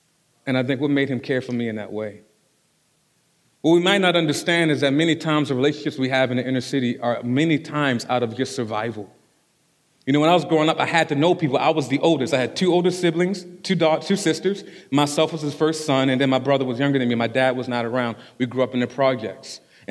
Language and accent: English; Baltimore, Maryland, United States; When I was a young boy, I grew up in South Baltimore, grew up in Cherry Hill. And if you know anything about Cherry Hill, it is predominantly African American.